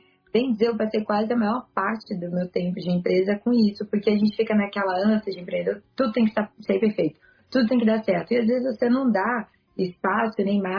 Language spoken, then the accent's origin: Portuguese; Campinas, São Paulo, Brazil; na minha cidade, que eu sou de Campinas.